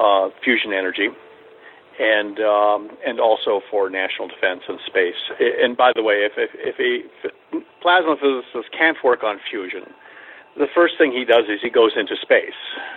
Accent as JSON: {"language": "English", "country": "United States", "tie": "born or raised there", "said": "I grew up in America. I'm a product of a very standard American upbringing"}